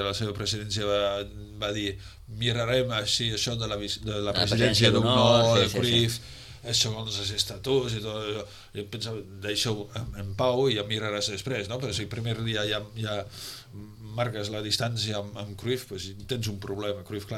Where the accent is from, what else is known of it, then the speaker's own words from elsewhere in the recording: Utrecht, Netherlands; Jo soc d'Utrecht i on vivia jo, on jo vaig créixer era un barri de nois rossos i tot això